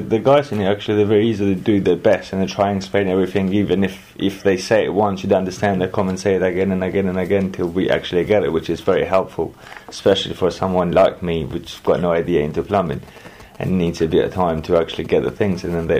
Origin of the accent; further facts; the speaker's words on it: Albania; English is a second language; now in London, United Kingdom; I'm from Albania, live in London.